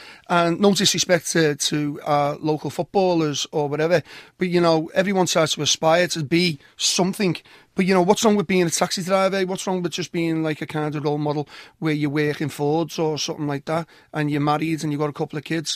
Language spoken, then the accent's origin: English; Norris Green, North West England, United Kingdom; Basically, I'm from the Norris Green, Croxteth area. I was from Norris Green, and I live in the Croxteth area.